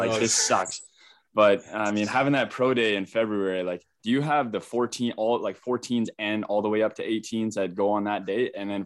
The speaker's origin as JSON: {"language": "English", "town": "Edmonton", "region": "Alberta", "country": "Canada", "tie": "born or raised there", "said": "I grew up in Edmonton. I played Okotoks my entire life."}